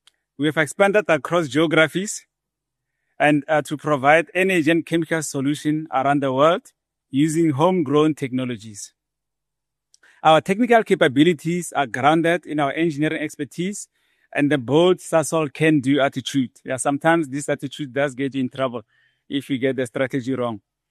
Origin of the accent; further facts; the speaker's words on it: Hammanskraal, Gauteng, South Africa; If you've been to the north of Pretoria, Hammanskraal, I grew up there in a rural area We had no running water, no electricity.